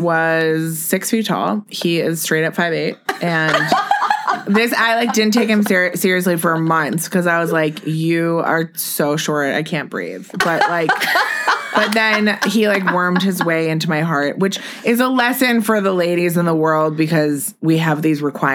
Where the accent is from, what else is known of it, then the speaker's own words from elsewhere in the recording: Milwaukee, Wisconsin, United States; I'm from Milwaukee, and I am a supermodel.